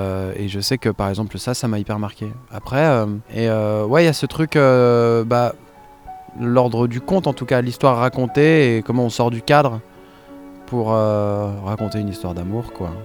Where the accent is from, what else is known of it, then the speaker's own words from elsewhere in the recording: Paris, Île-de-France, France; ils étaient pas loin de là où j'ai grandi, dans le 13e arrondissement.